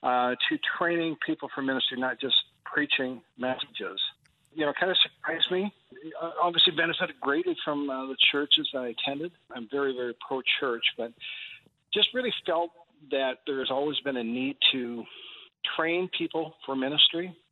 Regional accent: Canada; I growing up in Canada, you know, it's just such an elitist

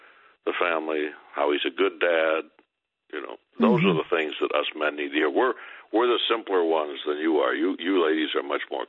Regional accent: Buffalo, New York, United States; I grew up in Buffalo, poor, and I'm a one forker.

